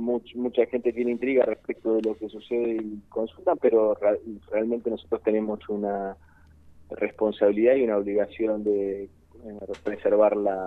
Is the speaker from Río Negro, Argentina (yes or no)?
yes; Río Negro, Argentina; Valle Medio, en la región de donde soy oriundo, donde vivo